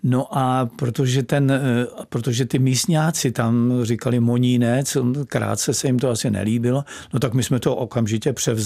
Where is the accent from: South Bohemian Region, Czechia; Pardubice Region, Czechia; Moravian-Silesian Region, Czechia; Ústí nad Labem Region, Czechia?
South Bohemian Region, Czechia; Střezimíř; Já jsem vyrůstal ve Střezimíři a tam jsme měli kopce hned za barákem.